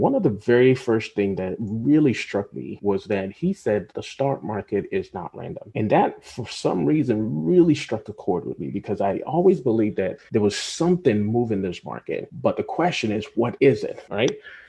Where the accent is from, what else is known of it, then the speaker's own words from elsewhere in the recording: Nigeria; I'm from Nigeria too, by the way.